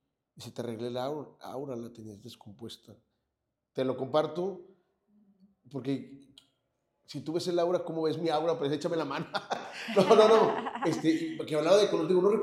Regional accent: Mexico; Y dije, qué mamadas. Como buen mexicano.

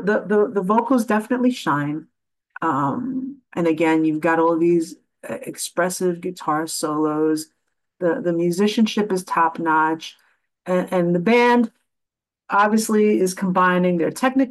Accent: United States; It must be from my Spartan background, even though I'm an American. My parents come from Sparta

